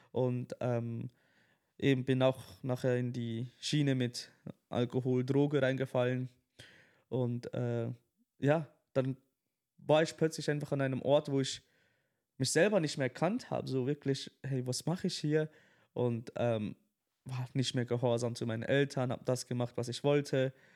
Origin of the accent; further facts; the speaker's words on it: Switzerland; now in Dortmund, Germany; Also ich bin ursprünglich aus der Schweiz.